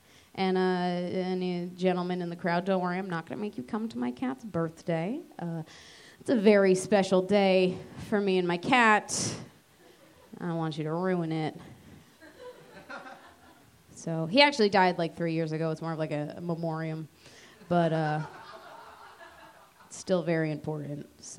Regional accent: New Hampshire, United States; And I'm from New Hampshire

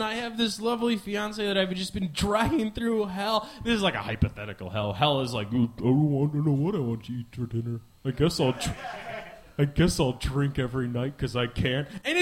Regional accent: Midwest, United States; And I'm from the Midwest, so, like, you're barely drinking at all.

